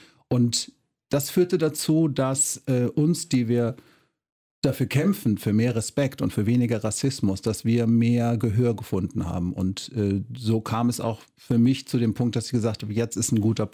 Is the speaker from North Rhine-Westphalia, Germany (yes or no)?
yes; Cologne, North Rhine-Westphalia, Germany; wenn man so aussieht wie ich, kann man nicht verleugnen, wo man herkommt. Ich komme aus Köln.